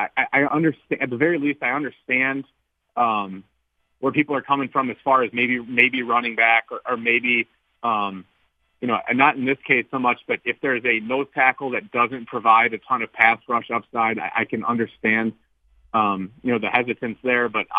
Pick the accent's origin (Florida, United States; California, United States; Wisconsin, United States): Wisconsin, United States; Cause primarily, I'm from Wisconsin, right, and primarily I watch the Packers and look at that stuff